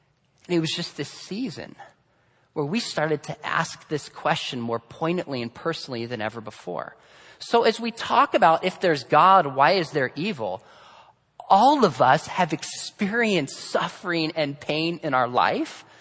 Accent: Julian, California, United States; We grew up, I think I mentioned this last time, we grew up in Julian.

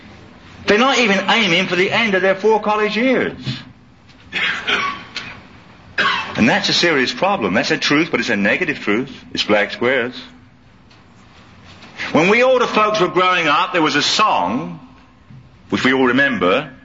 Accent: England, United Kingdom; I was raised in England with a Catholic mother and a non-practicing Protestant father. My grandfather was a Protestant minister.

